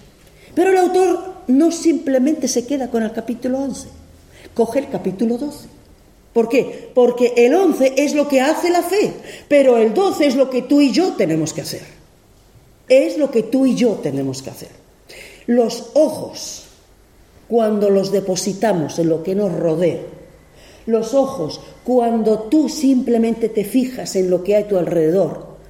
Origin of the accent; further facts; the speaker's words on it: Region of Murcia, Spain; Yo soy murciano, se nota ahí, ¿no?